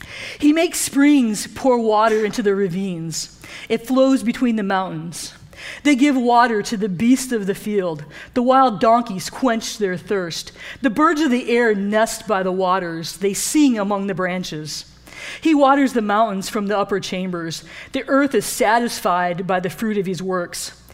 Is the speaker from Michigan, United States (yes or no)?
yes; Michigan, United States; I am from Michigan, and if you have only lived in Texas your entire life, I apologize.